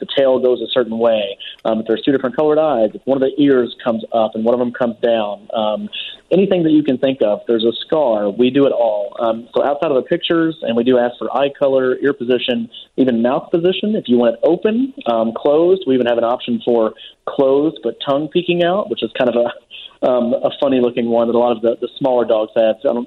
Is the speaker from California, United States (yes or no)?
no; Louisville, Kentucky, United States; Her and I met in a graduate MBA program at the University of Louisville in Kentucky, which is my hometown.